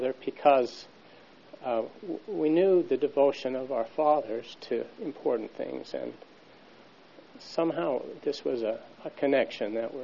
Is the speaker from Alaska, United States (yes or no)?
no; Salt Lake City, Utah, United States; I grew up in Salt Lake City in the Wasatch Ward on Roosevelt Avenue